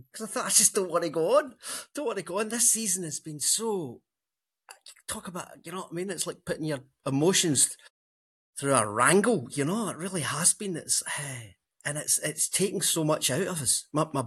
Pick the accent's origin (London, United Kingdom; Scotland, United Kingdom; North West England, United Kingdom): Scotland, United Kingdom; I know we're Scottish people or whatever, but even over here, we're not saying schedule anymore.